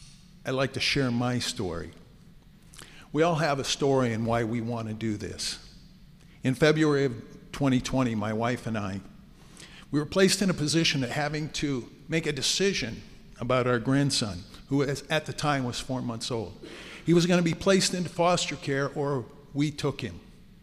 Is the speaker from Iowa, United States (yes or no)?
yes; Cedar Rapids, Iowa, United States; born there; I was born in Cedar Rapids. Went to school at Jefferson, continued my education at the University of Iowa.